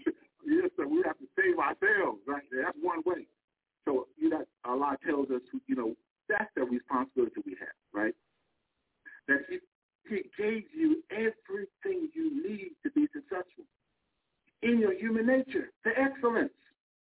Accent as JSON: {"language": "English", "region": "Illinois", "country": "United States", "said": "I'm from Illinois. We brought Obama."}